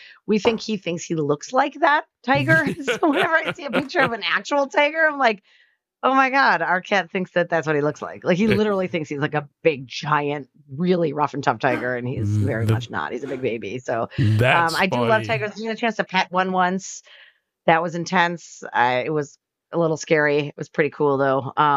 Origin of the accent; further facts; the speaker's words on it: Wisconsin, United States; I'm from Wisconsin, right? So like everything that has more cheese, I'm happier with.